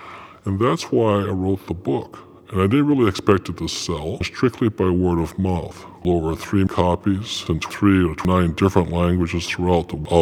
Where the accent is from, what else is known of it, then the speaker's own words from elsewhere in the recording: Hawaii, United States; I was raised in Hawaii